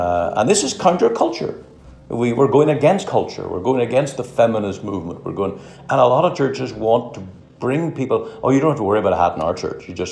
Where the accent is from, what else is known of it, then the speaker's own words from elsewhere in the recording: Canada; But then, of course, we're Canadian and there's Americans who really don't want to be British.